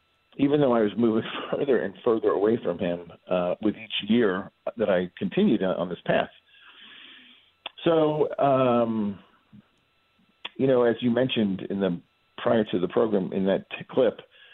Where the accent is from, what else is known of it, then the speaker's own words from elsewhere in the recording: Northeast, United States; So I was born in 65, just after Vatican II. And, you know, when I was raised in the Northeast, the interpretation of Vatican II was a little wonky.